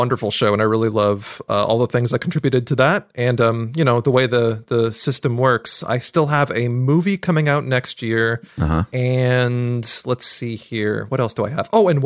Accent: Eugene, Oregon, United States; also born or lived in Portland / Seattle / Spokane; Born in Eugene, Oregon. I'm from the Pacific Northwest.

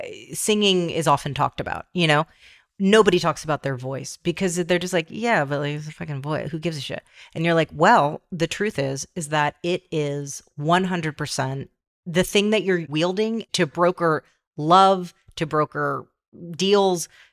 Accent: United States; accent: American; They were trying to iron out my strong American accent.

